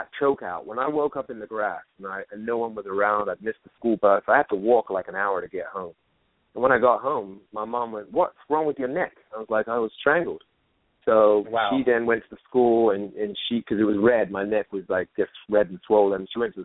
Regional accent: United Kingdom; accent: British; And, you know, I remember getting kind of bullied and picked on.

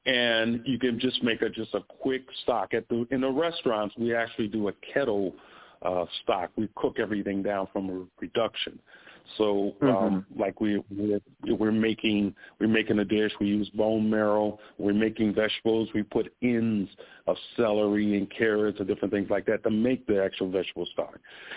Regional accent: Chicago, Illinois, United States; It's kind of cold out there, and which is good for me because I'm from Chicago, and so this

